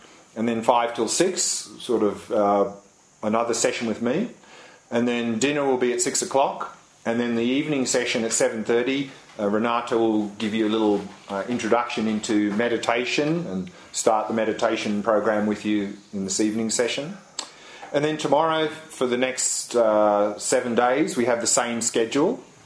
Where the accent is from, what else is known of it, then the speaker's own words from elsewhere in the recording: Australia; I'm from Australia.